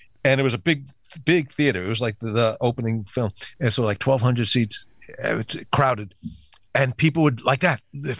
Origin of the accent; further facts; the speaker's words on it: New York, United States; now in Los Angeles, United States; me as a New Yorker, and I live in L.A., but I consider myself still in New York